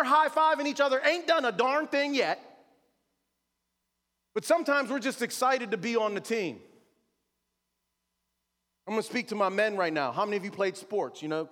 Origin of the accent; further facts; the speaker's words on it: North Braddock, Pennsylvania, United States; I resented the fact that I grew up in North Braddock, poor